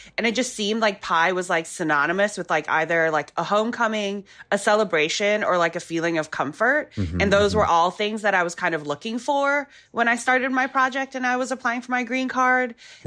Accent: Hong Kong; also born or lived in Singapore / Indonesia; now in United States; So I was born in Singapore and I grew up in Hong Kong and Indonesia. And then I came over here for college in Savannah, Georgia, which it's a big move and a really funny move.

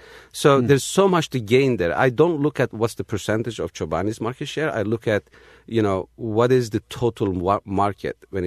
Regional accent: Turkey; You know, I grew up in Turkey.

